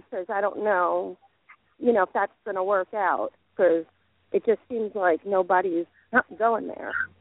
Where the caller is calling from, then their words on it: Delaware, United States; from Delaware.